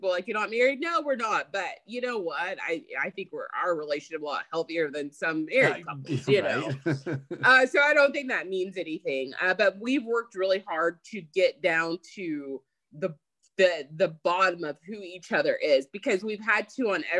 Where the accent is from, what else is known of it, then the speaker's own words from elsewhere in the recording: Texas, United States; I'm a Texas girl, born and raised here in Texas. But it's more than just saying, hey, I'm from Texas.